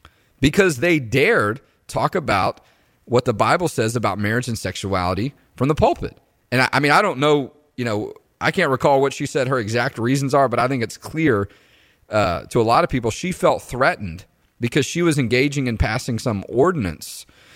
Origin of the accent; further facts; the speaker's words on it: Houston, Texas, United States; I'm from Houston, grew up there, spent a lot of time there last year